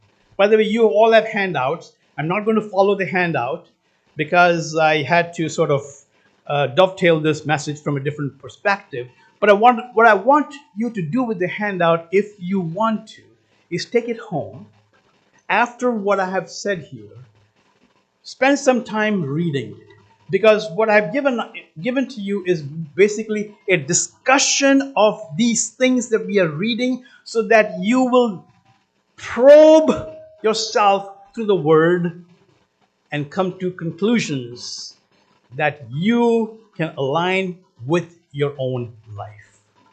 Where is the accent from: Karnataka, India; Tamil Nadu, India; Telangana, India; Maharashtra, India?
Maharashtra, India; Mumbai; Growing up in Bombay, you have to be a fan of cricket.